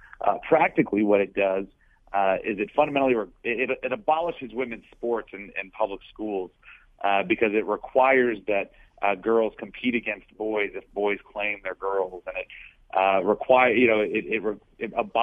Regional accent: Ohio, United States; from someone like me that I grew up in Northeast Ohio, where, you know, we all grew up as Democrats up there.

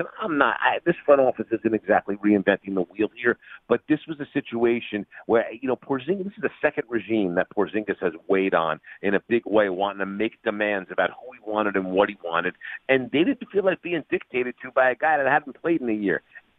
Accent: West Orange, New Jersey, United States; He grew up in West Orange, New Jersey. Happens to be my hometown.

